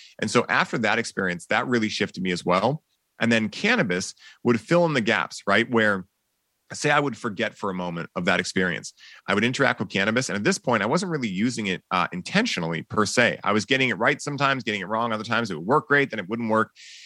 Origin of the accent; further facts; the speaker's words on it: Boston, Massachusetts, United States; people are like, yeah, you're from California, right? I'm like, nope, born and raised in Boston.